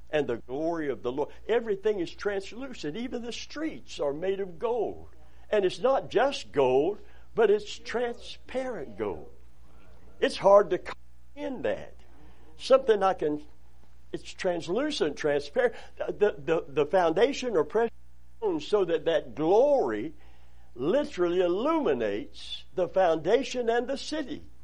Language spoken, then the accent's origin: English; Kentucky, United States; The cold, and I'm from Kentucky originally, and the cold, even in Kentucky, when there was a humidity, a low humidity, it doesn't hurt you as bad.